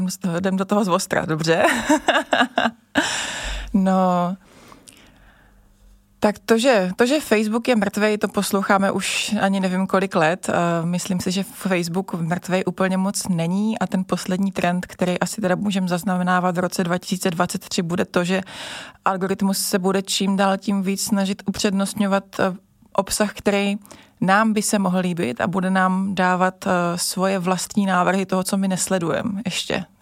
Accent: Brno, South Moravian Region, Czechia; now in Prague, Czechia; přijela jsem z Brna do Prahy, kde nejezdí šaliny

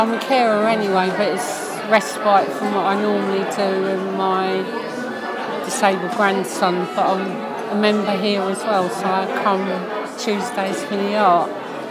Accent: South Norwood, London, United Kingdom; I'm from South Norwood.

